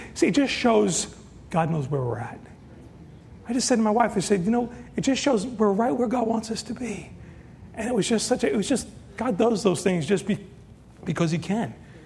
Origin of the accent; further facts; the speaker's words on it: New York, United States; We're from New York.